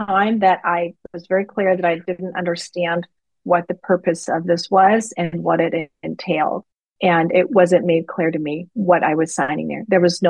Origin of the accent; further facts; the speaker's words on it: Germany; I was born and raised in Germany